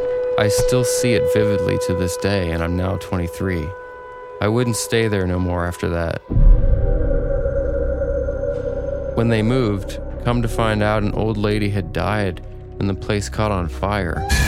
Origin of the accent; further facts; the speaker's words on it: McEwen, Tennessee, United States; I want to start off by saying … I'm from McEwen, Tennessee.